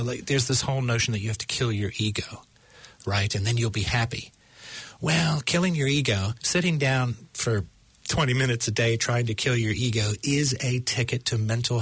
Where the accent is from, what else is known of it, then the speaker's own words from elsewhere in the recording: United States; accent: American; My American accent. I see.